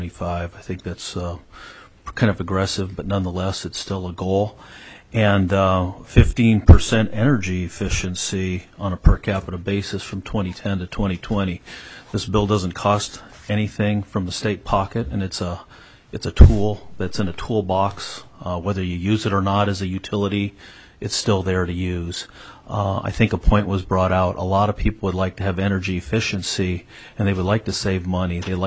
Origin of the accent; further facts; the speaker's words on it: Juneau, Alaska, United States; from Juneau, Alaska, and I'm managing director of Juneau District Heating